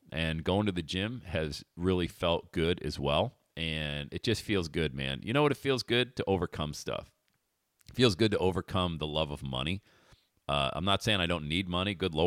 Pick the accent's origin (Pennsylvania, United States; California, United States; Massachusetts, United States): Pennsylvania, United States; Bradford; my mom made the most incredible meatballs, man, growing up in Bradford, PA.